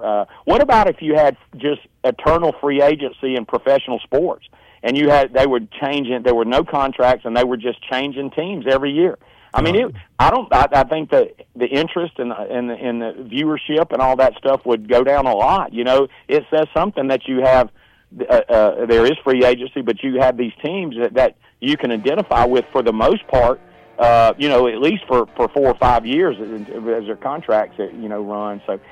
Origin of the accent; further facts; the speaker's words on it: Hattiesburg, Mississippi, United States; And he and I grew up together here in Hattiesburg.